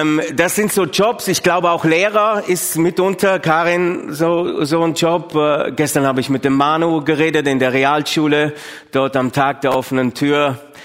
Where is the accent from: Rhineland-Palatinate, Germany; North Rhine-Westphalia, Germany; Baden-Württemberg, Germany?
Baden-Württemberg, Germany; Sontheim an der Brenz; Ich bin in Sontheim-Brenz aufgewachsen, im Kreis Heidenheim.